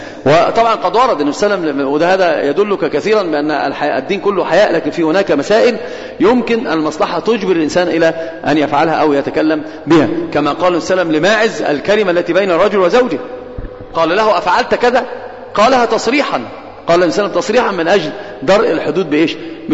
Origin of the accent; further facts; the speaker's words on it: Upper Egypt, Egypt; انا اروح اقعد في الصعيد عندنا يا شيخ وارتاح وانتهى الموضوع. انا صعيدي